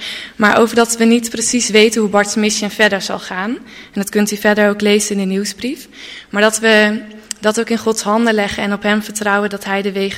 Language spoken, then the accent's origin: Dutch; Friesland, Netherlands; ik ben 21 jaar oud. Daar zitten mijn ouders. Ik kom uit Friesland. Ik woon sinds kort weer in Friesland. Ik heb eerst in Ede gestudeerd, maar woon nu weer thuis.